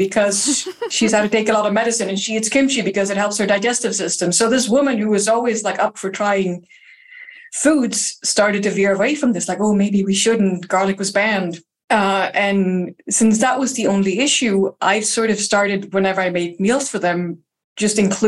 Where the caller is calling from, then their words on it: Lund, Skåne, Sweden; I'm calling from Lund in Sweden.